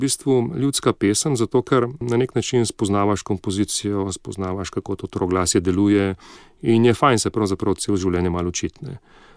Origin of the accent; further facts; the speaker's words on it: Ljubljana, Central Slovenia, Slovenia; also born or lived in Jesenice; zdaj sicer rojen sem na Jesenicah, ampak že odskos živim v Ljubljani, od osnovne šole, mislim, in potem naprej gimnazija pa fakulteta.